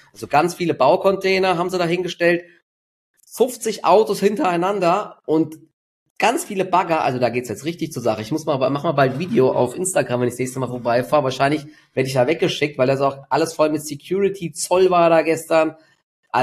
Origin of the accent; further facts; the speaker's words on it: Dietzenbach, Hesse, Germany; Und das Lustige ist, in meiner Heimatstadt in Dietzenbach, die sind jetzt voll in den Medien